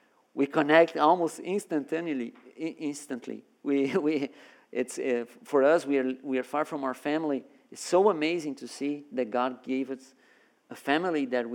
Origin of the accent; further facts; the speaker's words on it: Brazil; now in Canada; I came from Brazil. I'm not from Canada. I came from Brazil. We went to Canada as missionaries.